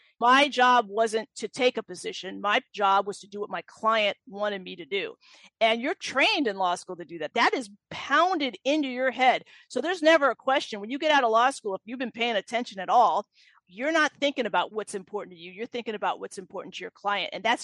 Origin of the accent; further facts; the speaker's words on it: California, United States; Well, you know, I'm a Californian. I'm probably going to say burgers and fries and a shake from In-N-Out Burger. I'm from there.